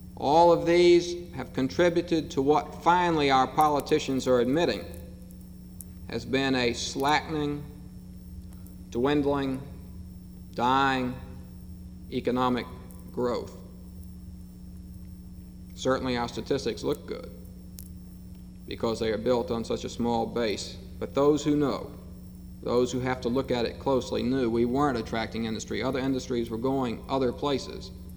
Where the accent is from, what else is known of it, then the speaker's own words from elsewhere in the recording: Mississippi, United States; We have in my hometown, for the first time since Reconstruction, the appointment of a Negro to a major city commission, and there will be many more.